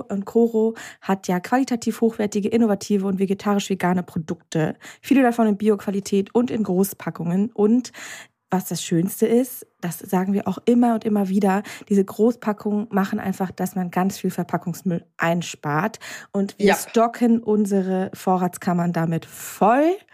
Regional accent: Parchim, Mecklenburg-Vorpommern, Germany; War einkaufen in Parchim City, in meiner alten Heimat.

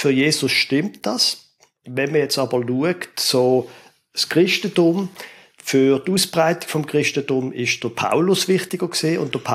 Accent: Basel, Basel-Stadt, Switzerland; now in Schaffhausen, Switzerland; Ich bin in Basel aufgewachsen und seit etwa 23 Jahren, 24 Jahren wohnen wir im Klecki, im Kanton Schaffhausen, auf dem Land. Also das heisst, vor der Stadt, aufs Land

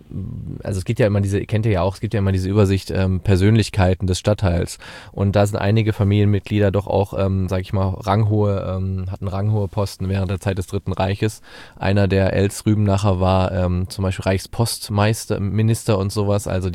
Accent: Cologne, North Rhine-Westphalia, Germany; wo man sich eigentlich als Kölner nicht so reinverschlägt.

